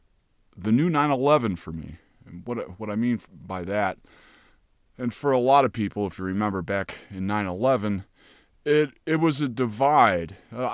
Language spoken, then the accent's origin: English; Chicago, Illinois, United States; I'm from Chicago. I have ties there